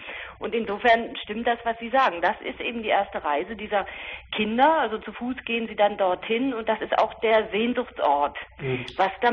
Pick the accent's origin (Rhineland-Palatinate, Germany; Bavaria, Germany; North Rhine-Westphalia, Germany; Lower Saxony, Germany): Lower Saxony, Germany; Hameln; Also ich komme ja weder aus der Großstadt noch vom Land, sondern aus der Zwischengrauzone, nämlich wirklich einer provinziellen Kleinstadt, also diesem Hameln.